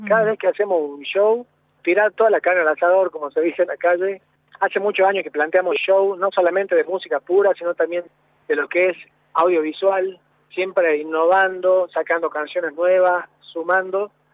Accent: Jujuy, Argentina; lo que somos nosotros los norteños. Nosotros vivimos en Jujuy

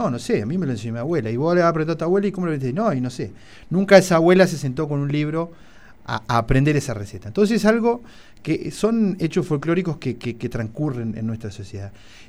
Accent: Argentina

